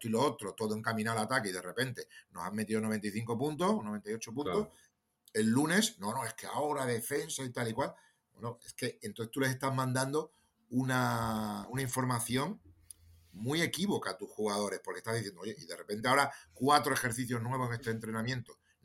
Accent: Cáceres, Extremadura, Spain; now in Madrid, Spain; todo se ha dado aquí en Madrid, estoy cerca de mi tierra, de Cáceres y tal

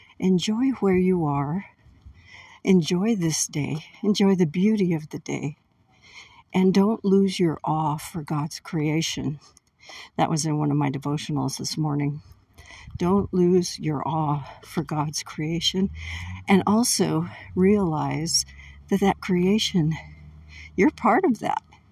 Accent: Weaverville, California, United States; So anyway, yeah, it's a nice little town. I love it. I consider it my hometown. I was born elsewhere, but this is my home.

